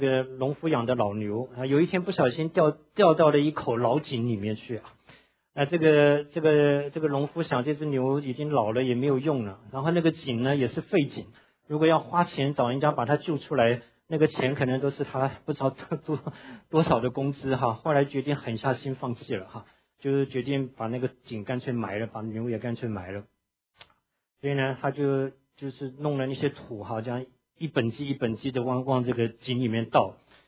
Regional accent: Taiwan; 我小的时候住在眷村里面

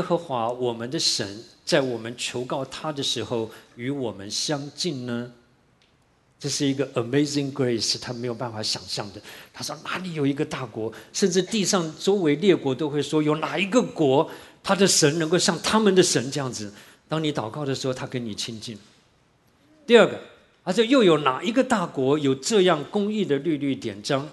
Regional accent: Taiwan; 我在台湾长大从来没碰过这种温度

